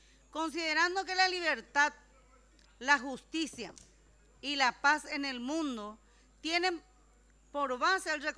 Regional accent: Paraguay; como sociedad y como familia paraguaya

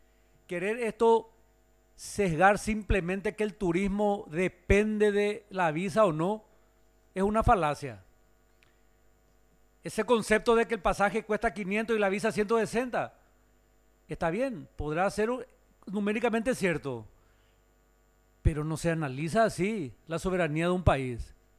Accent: Paraguay; No me interesa en absoluto, yo soy paraguayo.

